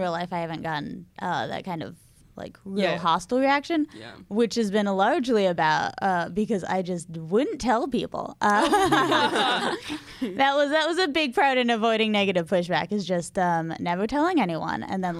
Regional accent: Belmont, Massachusetts, United States; I'm sorry. Belmont, Massachusetts.

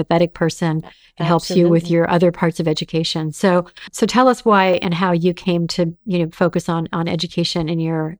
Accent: Los Angeles, California, United States; So growing up in Los Angeles, we went to the opera.

